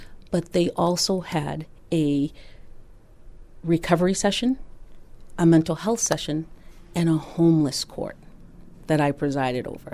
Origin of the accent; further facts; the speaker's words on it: Lynn, Massachusetts, United States; I was born and raised here in Lynn, the youngest of six kids, raised by a single mom.